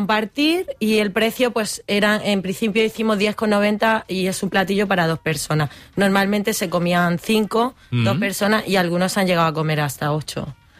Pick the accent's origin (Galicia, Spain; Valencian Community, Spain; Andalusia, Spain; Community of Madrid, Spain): Andalusia, Spain; y luego sí que tengo la raíz de mi tierra, Andalucía. Entonces fusiono muchas culturas con mi tierra.